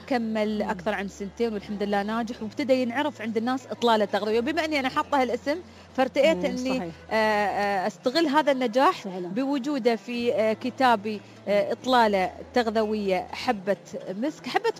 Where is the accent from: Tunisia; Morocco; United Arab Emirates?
United Arab Emirates; أفتخر كإماراتية متخصصة